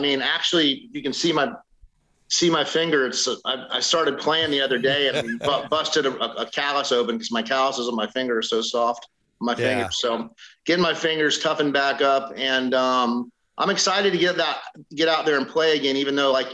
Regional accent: Florida, United States; we're going to be doing some CD release shows in July and August through my home state of Florida.

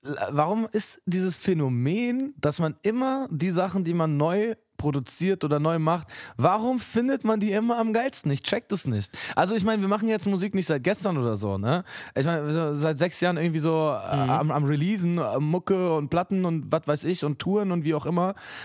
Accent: Berlin, Germany; born there; Ja, ich bin ja halb Slowene, aber ich bin in Berlin geboren, Bruder. So, mein Opa ist aber Slowene.

